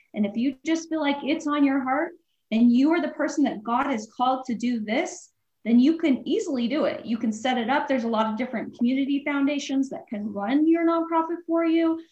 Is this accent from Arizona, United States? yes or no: no; Wyoming, United States; And he's from Wyoming. I'm from Wyoming.